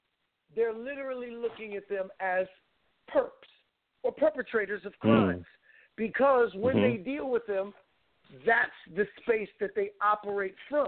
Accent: Brooklyn, New York, United States; I grew up in Bushwick, Brooklyn.

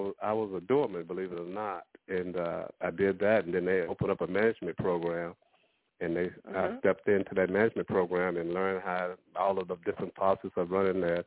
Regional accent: Louisiana, United States; So, and I'm from Louisiana as well, so. I go down

